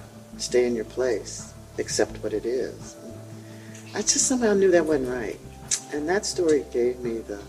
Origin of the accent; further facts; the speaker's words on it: the South, United States; that was a very important lesson for a little black girl growing up in the South.